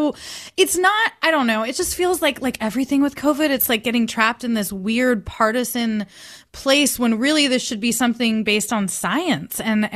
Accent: California, United States; I mean, one is just as a Californian, partisan politics aside

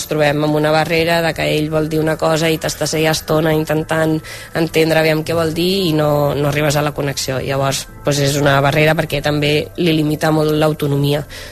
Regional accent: Barcelona, Catalonia, Spain; els dos som de Barcelona, el Roger de la Verneda, jo d'aquí de Gràcia, de tota la vida

